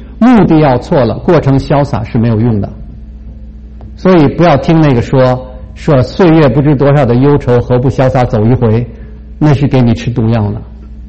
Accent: China; 我想说的是我们从小长大的环境有的时候其实是会很矛盾的

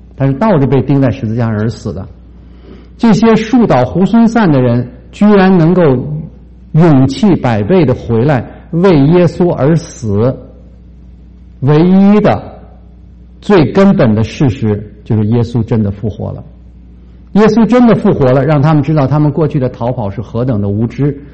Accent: Beijing, China; 我说我是北京人，这是我从小长大的地方，我现在在这个地方

